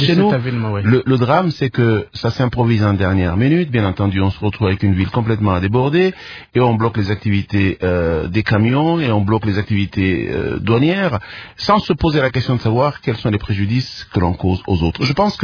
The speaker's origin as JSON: {"language": "French", "town": "Kolwezi", "region": "Lualaba", "country": "DR Congo", "tie": "born there", "said": "Je suis né à Kolwezi et quand on en parle, je me sens un peu triste."}